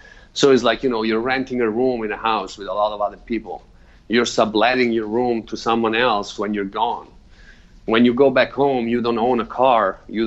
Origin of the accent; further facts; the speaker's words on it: Italy; because it's like when I grew up in Italy.